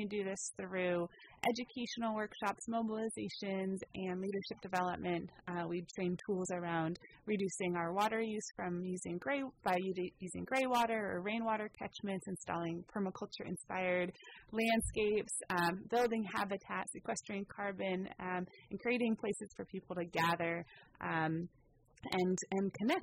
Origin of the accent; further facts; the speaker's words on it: Sebastopol, California, United States; now in Petaluma, United States; And in Petaluma about 3 years, born and raised in Sonoma County, in Sebastopol and Runner Park.